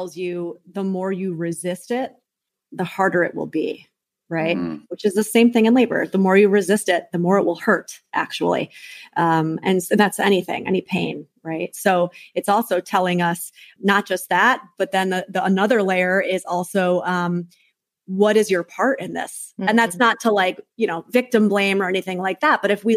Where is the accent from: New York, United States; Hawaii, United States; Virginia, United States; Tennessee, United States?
New York, United States; because I'm a bit of a swearer, I'm a New Yorker